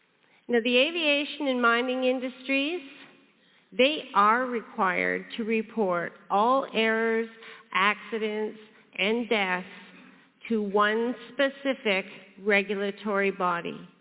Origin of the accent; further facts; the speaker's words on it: Ontario, Canada; I grew up just outside of Toronto, and when I was 15